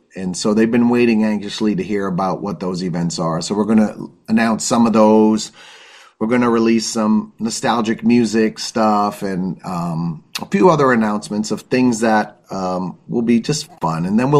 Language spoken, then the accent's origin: English; Boston, Massachusetts, United States; Of course, we're from Boston, but this was so funny.